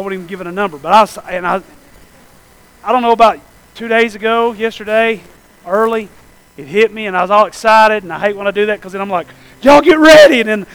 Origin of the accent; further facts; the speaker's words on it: Tennessee, United States; we used to have bottle rocket wars growing up in Polk County, Tennessee.